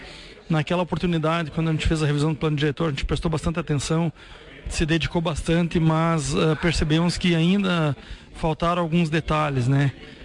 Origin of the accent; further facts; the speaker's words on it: Carazinho, Rio Grande do Sul, Brazil; moved away; eu sou oriundo de Carazinho, cheguei aqui nos anos 80